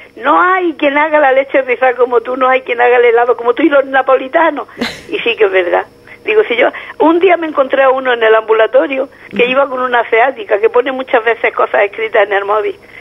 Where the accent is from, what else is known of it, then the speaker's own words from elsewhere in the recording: La Caleta, Andalusia, Spain; Yo soy de La Caleta.